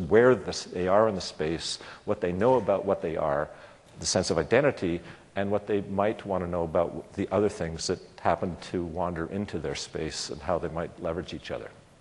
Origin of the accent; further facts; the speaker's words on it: Canada; maybe it's because I'm Canadian and like ice hockey